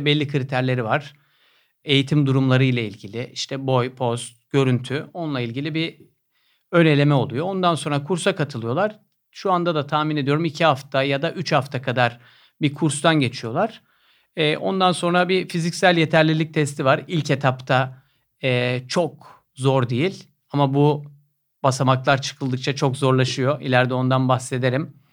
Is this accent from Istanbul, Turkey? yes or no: yes; Istanbul, Turkey; Ben 26 Eylül 1975 İstanbul doğumluyum. Biz ailece Kuzguncukluyuz diyebilirim.